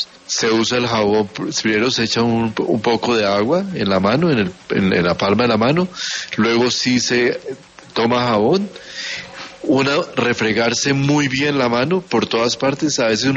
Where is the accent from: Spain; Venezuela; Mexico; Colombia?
Colombia; somos los colombianos.